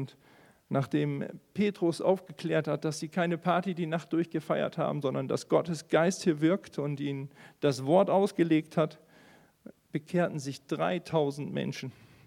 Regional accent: Northern Germany, Germany; Und ich komme aus Norddeutschland und Wasser ist so mein Element.

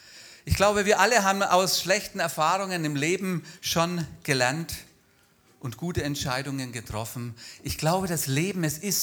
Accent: Bavaria, Germany; Wir kommen eben beide aus Franken, ne?

